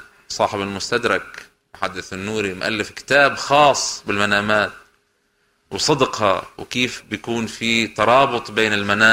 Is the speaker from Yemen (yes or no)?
no; Lebanon; وعندنا بلبنان ببعلبك صارت قصة من هالقبيل